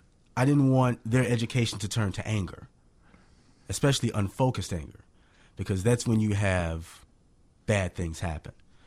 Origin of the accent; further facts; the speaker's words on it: Chicago, Illinois, United States; I'm born on the south side of Chicago. Okay. Around 80th and Halsted. That's where home has been.